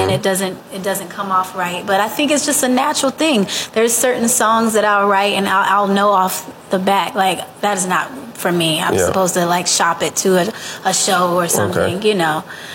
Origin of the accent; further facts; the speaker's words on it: Nashville, Tennessee, United States; now in Atlanta, United States; but I'm from Nashville, Tennessee.